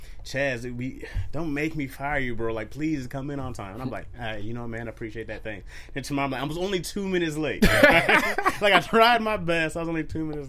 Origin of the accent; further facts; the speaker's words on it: Lansing, Michigan, United States; Some people are like, oh, I hate my hometown. I'm like, nah, like, I like Lansing. Like, I go back and I appreciate it. It was a great place to be raised.